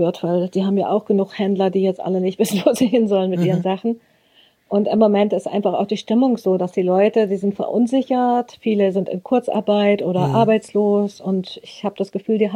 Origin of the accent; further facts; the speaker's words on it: Rössing, Lower Saxony, Germany; Ich komme aus Rössing, so heißt unser Dorf.